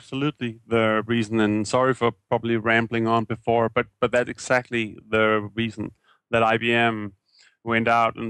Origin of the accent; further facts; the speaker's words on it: Capital Region of Denmark, Denmark; I'm a developer from Denmark. I live near Copenhagen.